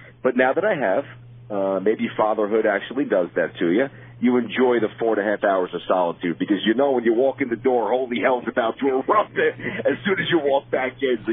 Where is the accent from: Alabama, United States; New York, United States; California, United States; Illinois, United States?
New York, United States; Brooklyn; and I grew up in Brooklyn, New York, so golf was not cool.